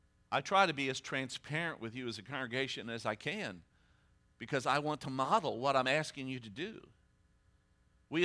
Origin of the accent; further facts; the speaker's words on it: Midwest, United States; I like my cornbread sweet, so crucify me. I'm from the Midwest.